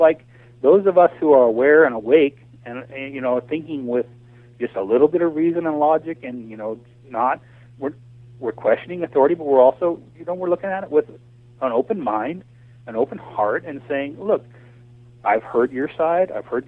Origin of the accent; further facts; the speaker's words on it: United States; I'm so upset because as an American taxpayer